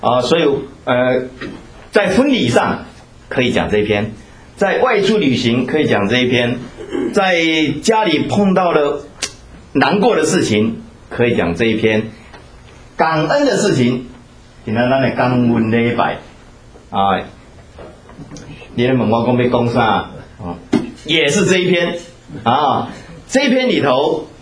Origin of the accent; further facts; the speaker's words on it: Taiwan; now in United States; 我是从台湾来的